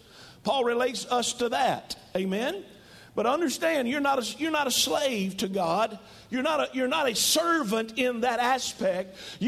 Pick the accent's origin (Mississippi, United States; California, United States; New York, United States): Mississippi, United States; You know, growing up, I grew up in Mississippi, in northeast Mississippi, and sometimes it takes more than one word to explain a word to us.